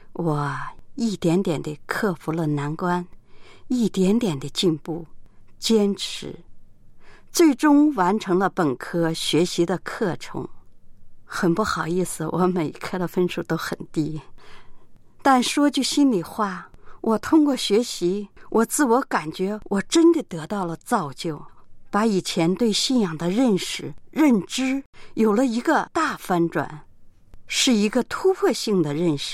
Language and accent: Chinese; Gansu, China; 我是甘肃的